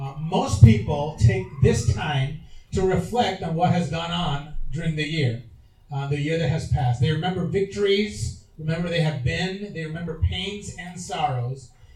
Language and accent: English; Puerto Rico; when I remember as a kid and growing up in Puerto Rico